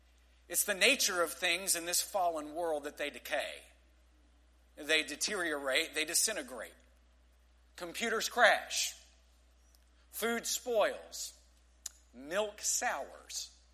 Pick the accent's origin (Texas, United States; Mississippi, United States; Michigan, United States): Texas, United States; Growing up in West Texas, we didn't have many examples of erosion because there weren't many examples of water anywhere.